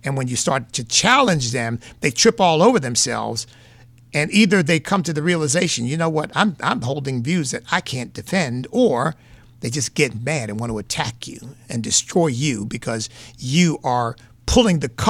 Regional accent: United States; And I'm free because I am an American.

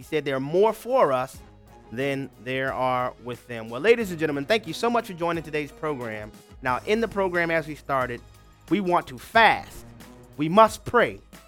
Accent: Louisiana, United States; to my home state of Louisiana

